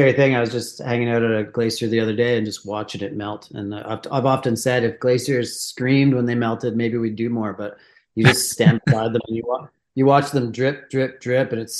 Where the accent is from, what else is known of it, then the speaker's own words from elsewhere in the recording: Quebec, Canada; I grew up in Quebec, south of Montreal, in basically countryside.